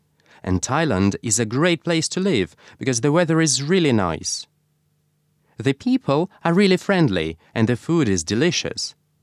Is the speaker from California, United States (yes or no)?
yes; California, United States; I'm from California, and California in the United States is very warm.